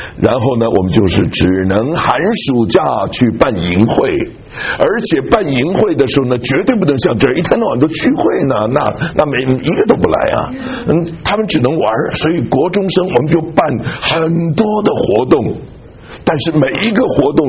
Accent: Taiwan; 因为我们从台湾来的都知道，

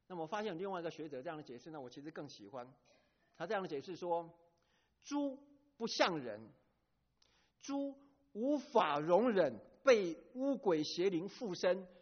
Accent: China; 我们中国人这个数学很好啊，

